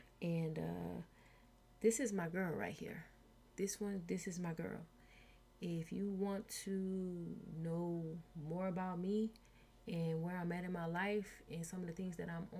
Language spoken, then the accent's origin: English; Louisiana, United States; And I'm from Louisiana, so me and Yimaye has had a lot of conversations because, you know, those hurricanes, you know, they be coming.